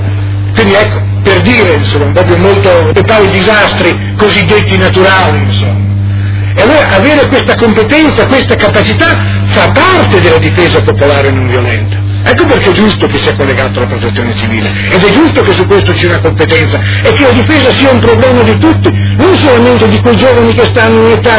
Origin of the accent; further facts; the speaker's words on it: Ferrara, Emilia-Romagna, Italy; io vengo da Ferrara, un terzo della nostra provincia è rimasto senza luce, senza acqua, senza gas